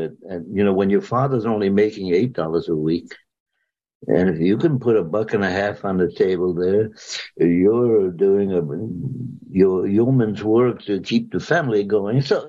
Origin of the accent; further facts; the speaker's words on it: New York City, New York, United States; I was born in New York City. 1925. You don't have to do the math. I'm 97 years old, but I'm still active. I went to school at PS22, Richmond on Staten Island.